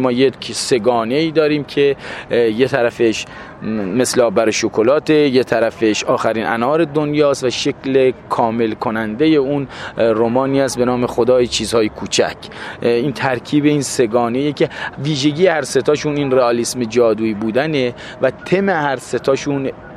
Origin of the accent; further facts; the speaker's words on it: southern Iran, Iran; born there; من در واقع زادگاه من جنوب ایران بوده، خب من با اون فرهنگ بیشتر از هر فرهنگ دیگه آشنا.